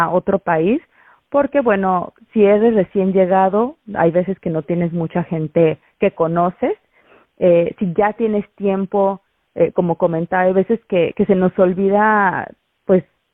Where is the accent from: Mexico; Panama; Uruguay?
Mexico; now in Australia; nosotros como mexicanos tenemos. Y porque hay veces que sí lo celebramos, pero generalmente es con nuestra pareja, ¿no? Y ya cuando nos vemos, por ejemplo, aquí como migrantes en Australia